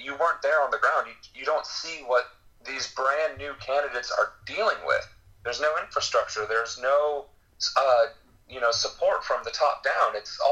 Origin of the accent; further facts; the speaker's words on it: Ohio, United States; moved away as an adult; having to move out of my hometown from Ohio to a different place, which is where I happened to work.